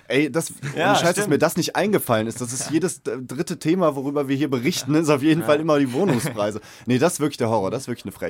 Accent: Cologne, North Rhine-Westphalia, Germany; Ich selber bin auch Kölner

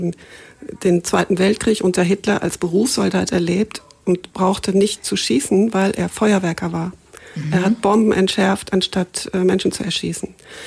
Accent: Marsberg, North Rhine-Westphalia, Germany; Ich bin im Sauerland in einer Kleinstadt aufgewachsen, die heißt Marsberg.

